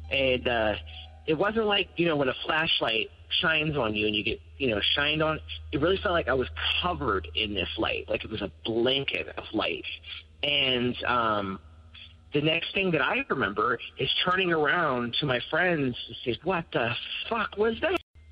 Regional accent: Wall, Pennsylvania, United States; So I grew up in outside of Pittsburgh in a very small town called Wall. And you can find it if you search for Wall, PA.

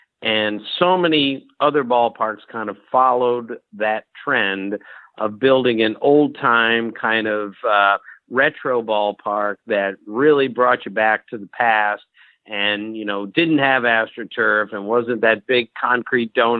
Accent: Bethesda, Maryland, United States; Well, when I was a kid, of course, you know, I grew up in Bethesda.

